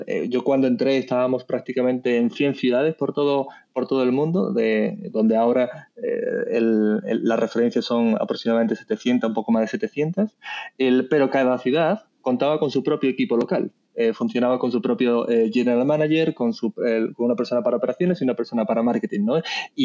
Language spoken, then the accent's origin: Spanish; Seville, Andalusia, Spain; yo soy de Sevilla, estaba en Sevilla